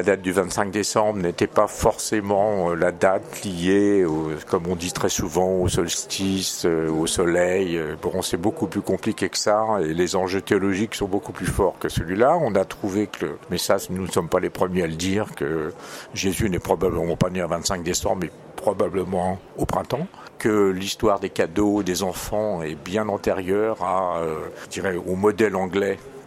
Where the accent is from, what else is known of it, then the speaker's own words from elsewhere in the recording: Paris, Île-de-France, France; Moi je suis parisien.